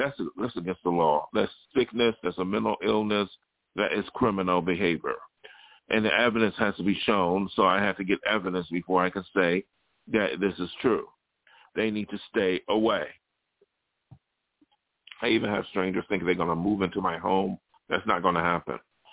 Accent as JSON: {"language": "English", "town": "Buffalo", "region": "New York", "country": "United States", "tie": "born or raised there", "said": "from my hometown, I mentioned New York State or Buffalo, whatever"}